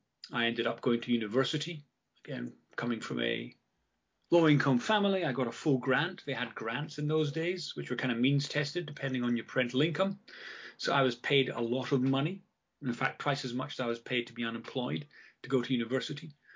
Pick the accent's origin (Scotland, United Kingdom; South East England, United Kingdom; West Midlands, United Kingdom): Scotland, United Kingdom; I grew up in Scotland in the early 80s, which was a tough time for everyone.